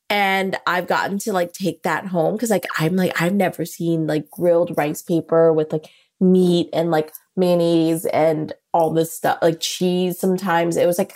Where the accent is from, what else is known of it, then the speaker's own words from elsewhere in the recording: New Orleans, Louisiana, United States; You know, I come from New Orleans